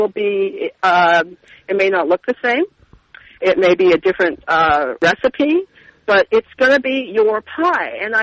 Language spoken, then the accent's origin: English; Santa Barbara, California, United States; I had the very good fortune of going to Santa Barbara, my hometown, when Julia Child was living there in the later years of her life.